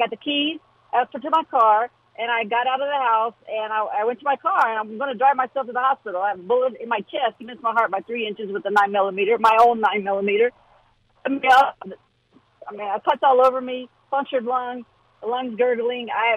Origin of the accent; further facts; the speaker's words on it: West Virginia, United States; I'm from Southern West Virginia. My town has 500 people